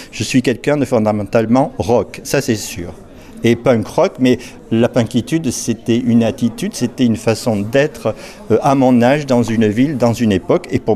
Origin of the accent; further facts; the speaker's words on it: Mont-de-Marsan, Nouvelle-Aquitaine, France; born there; je suis né à Mont-de-Marsan d'abord, parce que je connais ce lieu depuis très longtemps, j'étais tuc ici en 86 alors que j'étais encore étudiant aux Beaux-Arts